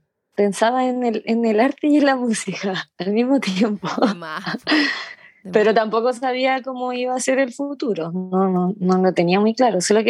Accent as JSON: {"language": "Spanish", "town": "Talca", "region": "Maule", "country": "Chile", "tie": "born or raised there", "said": "Mi infancia. Crecí en Talca."}